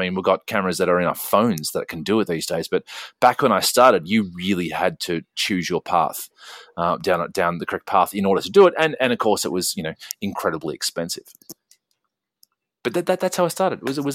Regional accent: Australia; I'm a little country guy and I come from Australia and there's not, you know, there's not a massive population in Australia.

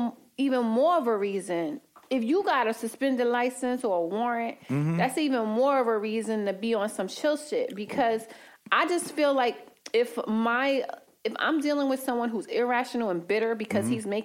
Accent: Harlem, New York, United States; I grew up in Harlem with the 30th Precinct. They called them the Dirty 30.

